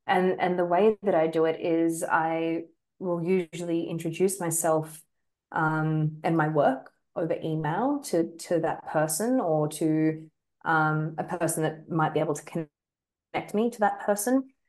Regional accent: Australia; as an Australian

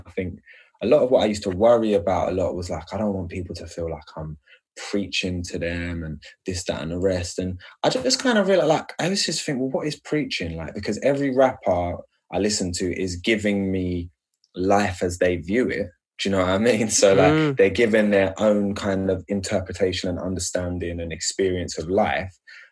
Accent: London, United Kingdom; So I grew up in East London.

